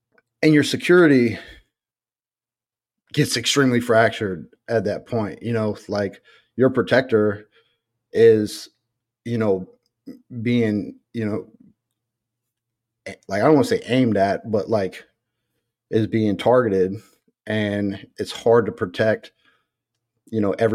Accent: Opelousas, Louisiana, United States; So I'm originally from Opelousas, Louisiana, and I don't want to say that I had a rough upbringing or anything like that, but there was a lot of violence.

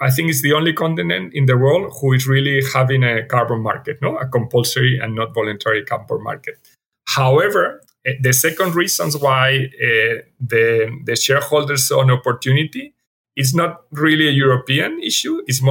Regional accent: Spain; also born or lived in Madrid / Germany / United Kingdom; now in Chile; I am a Spanish national. I was born in Madrid. I grew up near the Mediterranean coast, and I've lived in several places. I've been living in Spain several years, in Germany, UK, and especially the last 16 years, I've been living in Chile, in South America

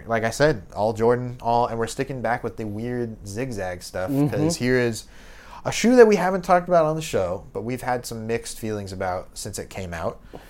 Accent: Philippines; I am Filipino.

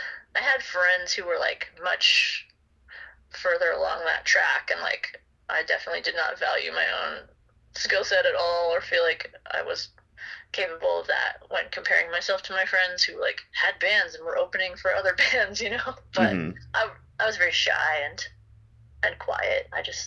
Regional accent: Pacific Northwest, United States; and I think just growing up in the Pacific Northwest at the time of DIY, like do it yourself, community momentum was a huge part of it.

